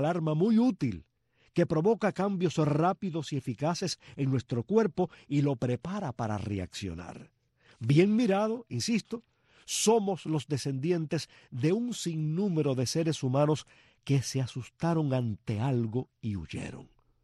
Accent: Cuba; No somos pocos los cubanos

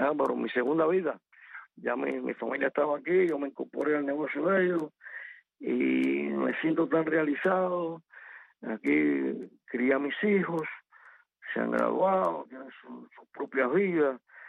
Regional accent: Havana, Cuba; Yo sueño con La Habana. Yo soy un habanero.

